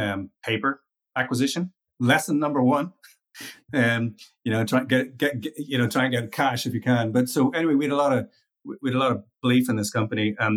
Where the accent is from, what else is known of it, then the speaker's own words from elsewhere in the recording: Ireland; also born or lived in Malaysia; I was born in Malaysia and raised in Ireland.